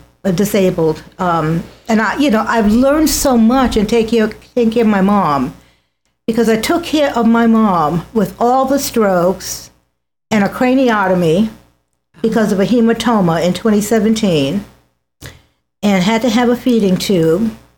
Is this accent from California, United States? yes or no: yes; California, United States; Well, my journey started with my mom in 2004. We're from California.